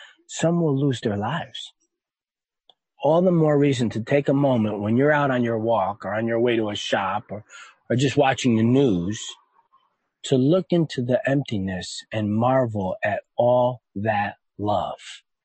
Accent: East Coast, United States; I grew up on the East Coast and there's a certain kind of attitude in my family, in my neighborhood

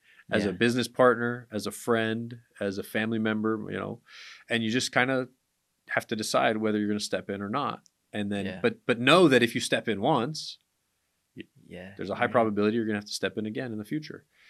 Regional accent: Alaska, United States; And I grew up in Alaska. It took like 4 minutes for the water to warm up.

